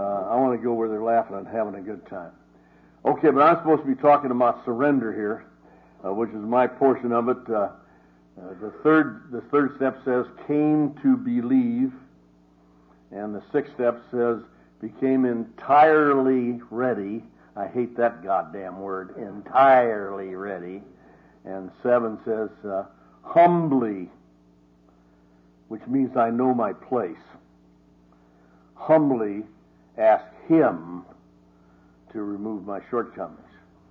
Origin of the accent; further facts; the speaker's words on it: Ireland; And besides, I'm Irish, I told you that already. The English conquered us, but they never whipped us.